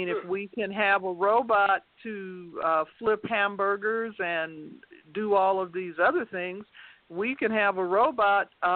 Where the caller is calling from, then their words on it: Denver, Colorado, United States; I'm calling from Denver, Colorado.